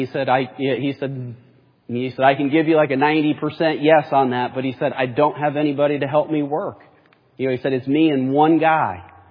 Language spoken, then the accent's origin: English; Northern United States, United States; I grew up in the North, and we did not grow up having to say, yes, ma'am, no, ma'am, yes, sir, no, sir.